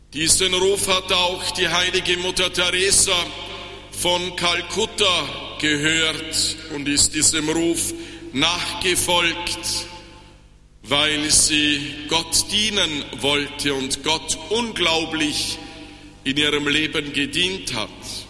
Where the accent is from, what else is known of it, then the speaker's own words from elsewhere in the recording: Vorarlberg, Austria; Ich bin in Vorarlberg geboren und aufgewachsen